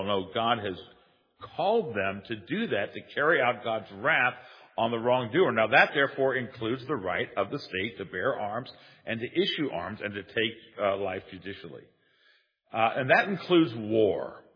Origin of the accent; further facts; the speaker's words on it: United States; You know, I'll say this as an American citizen, so we participate, we vote, we engage in the process.